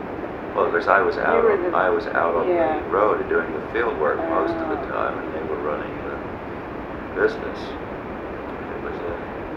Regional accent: Fort Washington, Pennsylvania, United States; No, I was brought up in Fort Washington, on a farm. The rest of my family still lives in that neighborhood.

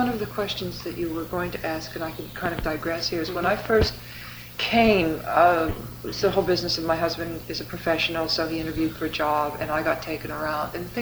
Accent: Pittsburgh, Pennsylvania, United States; I'm originally from Pittsburgh, from Western Pennsylvania, and it's a whole different way of living.

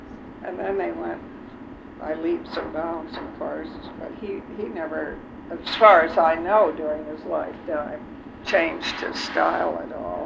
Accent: Chicago, Illinois, United States; Yes, I was born in Chicago. On Astor and Division. Near Northside.

